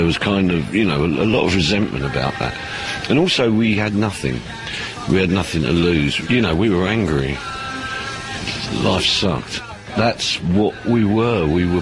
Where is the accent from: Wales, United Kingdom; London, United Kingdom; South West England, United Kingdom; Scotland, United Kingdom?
London, United Kingdom; You know, we're from London.